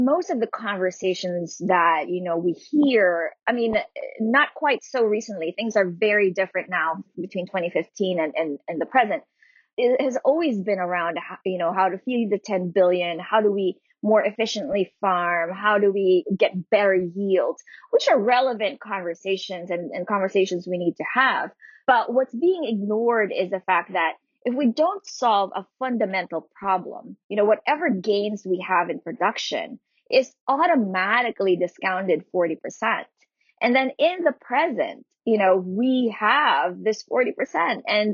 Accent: Philippines; moved away as an adult; now in United States; coming from and growing up in the Philippines, where, you know, poverty is endemic

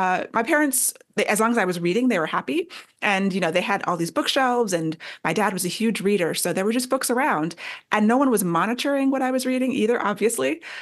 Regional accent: Maryland, United States; now in Norfolk, United States; I moved from Maryland, where I grew up mostly, to Virginia. And I was living in Norfolk, Virginia, and didn't know anybody.

